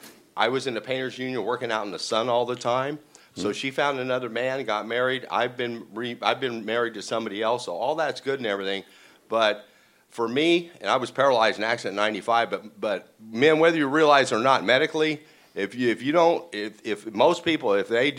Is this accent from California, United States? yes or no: yes; Fresno, California, United States; born there; But I was born in Fresno, 1958, and I have a Stanford degree.